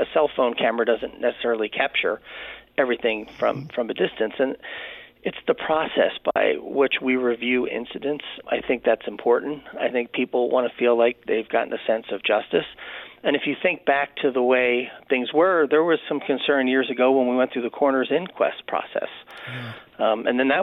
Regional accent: Pennsylvania, United States; I grew up outside of West Philadelphia, so I wasn't born and raised in Las Vegas like Greg was.

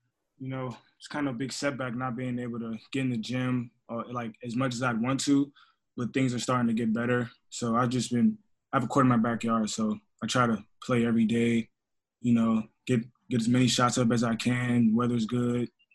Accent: Maryland, United States; just to be able to say that I'm playing for my home state is big for me too.

